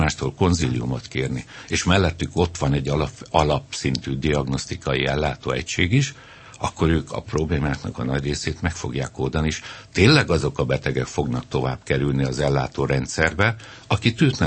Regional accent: Kecskemét, Bács-Kiskun, Hungary; elég sok házi orvos kollégával beszélgetek és ismerek odahaza Kecskeméten.

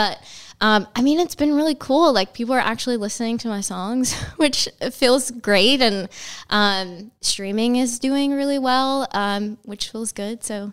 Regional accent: Alabama, United States; Alabama. Yes.

